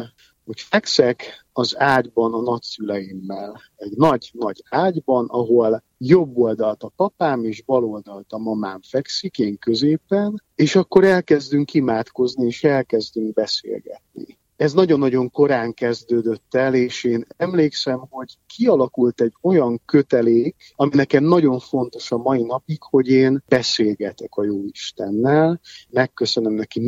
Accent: Galanta, Trnava Region, Slovakia; Én Galántán születtem, olyan városban, ahol mindenki ismert mindenkit, mindenki segített mindenkinek, vagy a másiknak.

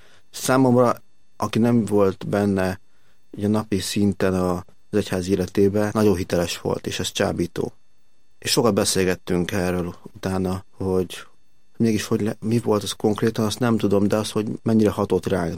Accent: Szabadszállás, Bács-Kiskun, Hungary; Én Szabadszalásról származom, ott nőttem fel. Ez egy Bácsiskó megyei település. Kecskemét, fel egy 25-30 kilométerre.

